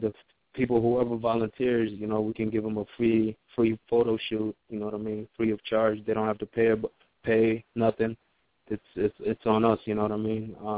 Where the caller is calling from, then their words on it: Twin Cities, Minnesota, United States; We do photography and video also here in Twin Cities, just getting warmed up, getting started.